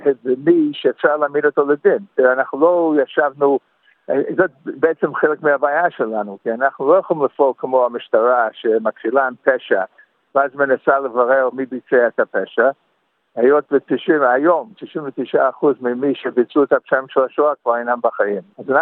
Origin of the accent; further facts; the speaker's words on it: United States; Hebrew is a second language; now in Israel; אני יליד ארצות הברית, כפי שתשמעו מהמבטע שלי. אבל עליתי לפני כמעט 50 שנה ארצה